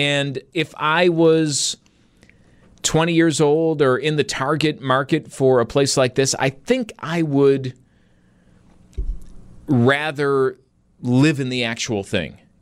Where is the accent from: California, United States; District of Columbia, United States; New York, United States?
New York, United States; Buffalo; what did you always say growing up? You know, if you're out a town or, you know, where are you from? Buffalo.